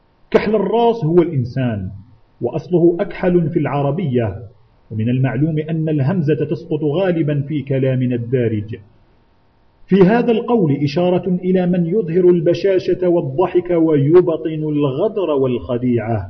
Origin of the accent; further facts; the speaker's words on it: Algeria; ويقرب من هذا الرباع المثل العامي السائر عندنا بالجزائر